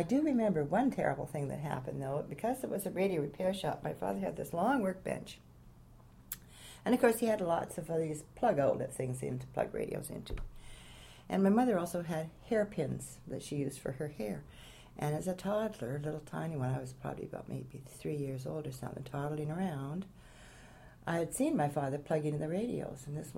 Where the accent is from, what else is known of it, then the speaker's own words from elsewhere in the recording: Vancouver, British Columbia, Canada; And I was born in the Vancouver General Hospital in 1935.